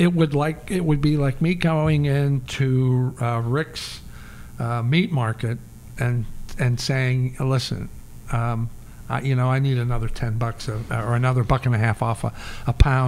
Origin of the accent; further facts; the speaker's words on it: Pittsburgh, Pennsylvania, United States; now in Philadelphia, United States; I love Philadelphia and I'm a part of the fabric of this city, but I was born in Pittsburgh. I'm a Pittsburgher at heart.